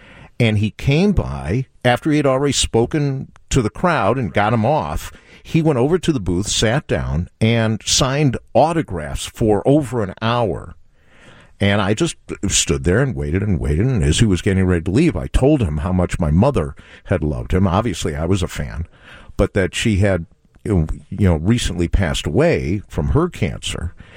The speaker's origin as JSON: {"language": "English", "town": "Chicago", "region": "Illinois", "country": "United States", "said": "I had told him I was from Chicago, and he gave me the photograph that you now have."}